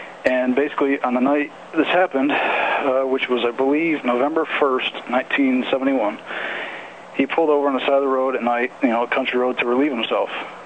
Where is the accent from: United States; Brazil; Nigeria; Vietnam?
United States; I'm an American citizen, I'm a taxpayer.